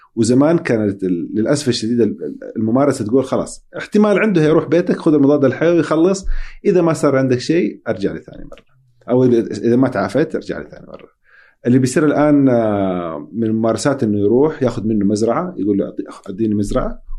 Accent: Saudi Arabia; هل هي موجودة عندنا في السعودية

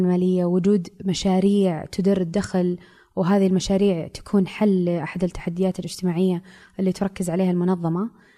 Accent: Saudi Arabia; في كثير أشياء موضة عندنا بالسعودية

